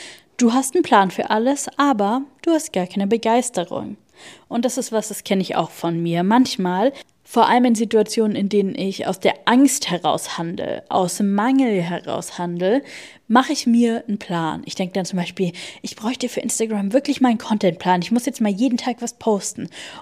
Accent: Bavaria, Germany; ob das einfach ein bayerischer Spruch ist aus meiner Heimat

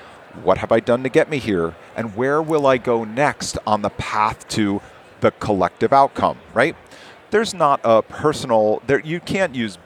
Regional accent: New York, United States; now in Vancouver, Canada; I'm a New Yorker living in Vancouver, British Columbia right now. All right. So it's I'm a long way from home.

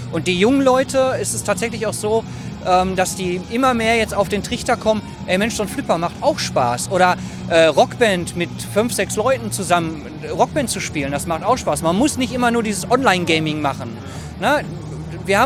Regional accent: Recklinghausen, North Rhine-Westphalia, Germany; Also ich komme aus Recklinghausen

